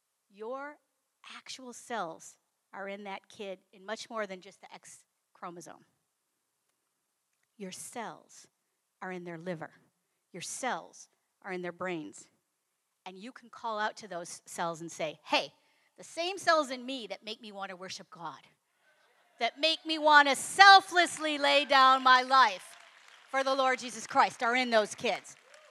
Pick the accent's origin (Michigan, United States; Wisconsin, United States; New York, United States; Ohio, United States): Michigan, United States; Detroit; I'm from Michigan, Detroit. Probably some of my uncles really do know where Jimmy Hoffa is.